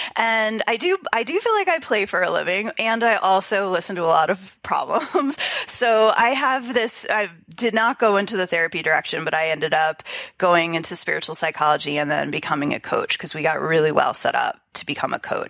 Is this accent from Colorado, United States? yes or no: no; New Jersey, United States; which talk about a different culture change from growing up in New Jersey.